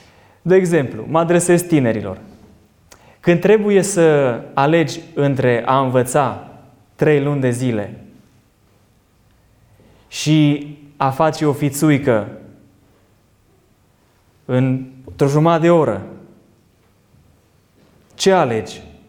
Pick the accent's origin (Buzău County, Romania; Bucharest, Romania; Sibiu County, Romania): Sibiu County, Romania; Biertan; La mine în biserică, de unde sunt eu, de la Biertan